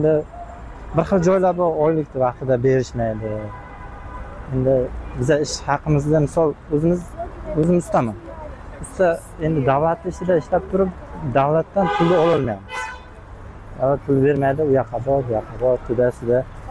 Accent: Qashqadaryo Region, Uzbekistan; Biz o'zim Qashqadaryodanman.

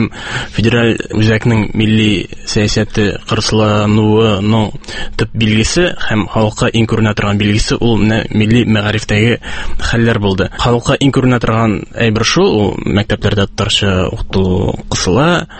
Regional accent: Naberezhnye Chelny, Tatarstan, Russia; Мин шәһәр баласы, мин Чаллыда туып үстем, мин рус мәктәбендә укыдым.

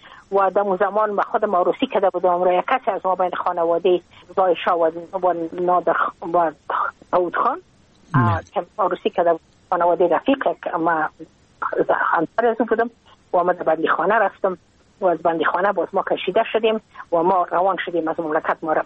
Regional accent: Afghanistan; moved away as an adult; now in United States; از اینکه من که از افغانستان بقیه آمدم من اون سال بودم 28 ساله،

